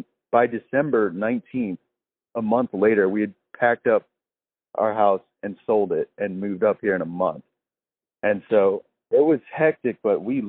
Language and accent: English; Louisiana, United States; now in Tennessee; Me and my wife, you know, we were pretty much just born and raised in Louisiana, and we're very outdoorsy people. And like Louisiana is pretty flat.